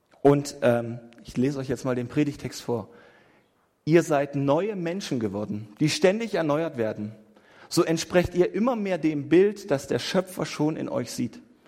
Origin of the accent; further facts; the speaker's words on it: Ummendorf, Saxony-Anhalt, Germany; Ich komme gebürtig aus einer Landeskirche und wie man hört, ich bin nicht Schwabe. Ich komme aus Magdeburg oder besser gesagt aus Ummendorf bei Magdeburg.